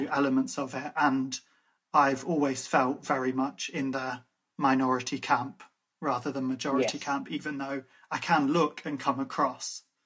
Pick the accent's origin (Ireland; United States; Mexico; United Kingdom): Ireland; I'm Irish.